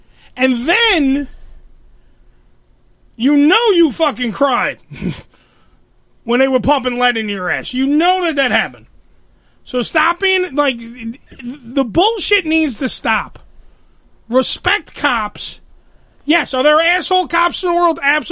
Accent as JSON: {"language": "English", "region": "New York", "country": "United States", "said": "And then, I'm from New York. This is a New York fucking show."}